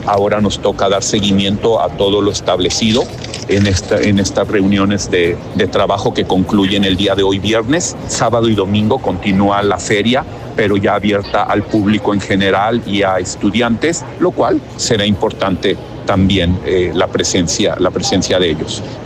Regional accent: Mexico; nos preguntan de dónde somos y decimos de México

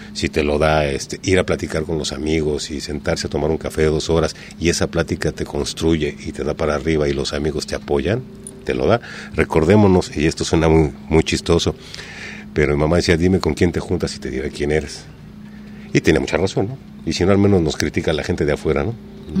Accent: Mexico; Acuérdense que somos mexicanos.

